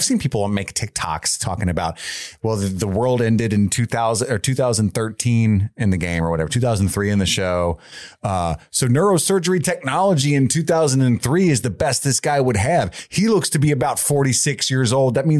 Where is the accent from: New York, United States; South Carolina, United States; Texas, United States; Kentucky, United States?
Kentucky, United States; Union; Side note, I grew up in Union, Kentucky, and love catching the occasional Florence Y'all